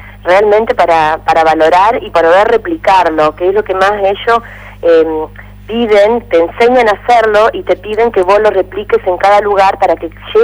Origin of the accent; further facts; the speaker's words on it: Paraná, Entre Ríos, Argentina; nosotros, yo y mi esposo, que somos de acá de Paraná